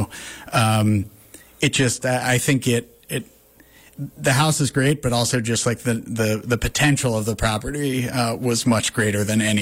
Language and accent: English; New York, United States; also born or lived in Brooklyn; I grew up in Westchester County. I went to high school and college in New York City. So I basically was living in Brooklyn for the last 20 years or so.